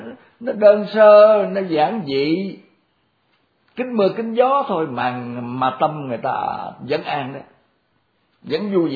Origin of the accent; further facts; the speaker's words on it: Mekong Delta, Vietnam; Cái đó nó có khác hơn ở đồng bằng, ở miền Tây. Tôi là dân miền Tây. Dân miền Tây mà kiếm cái trời xanh mà lồng lộng vậy đó, ít có.